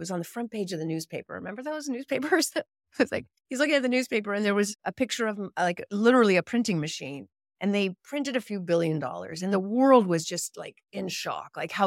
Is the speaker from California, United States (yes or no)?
yes; California, United States; I grew up in the Silicon Valley, and we had a friend who is now known as the godfather of the Silicon Valley, Ron Conway